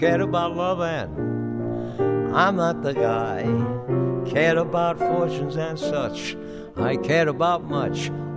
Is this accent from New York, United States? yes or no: yes; New York, United States; I came from East Harlem in New York, and I quit high school after about 2 years of it.